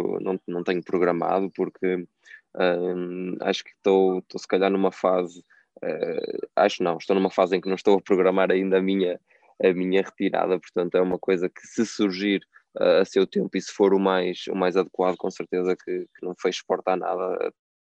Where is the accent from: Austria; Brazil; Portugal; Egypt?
Portugal; fico felicíssimo como português e como amigo deles.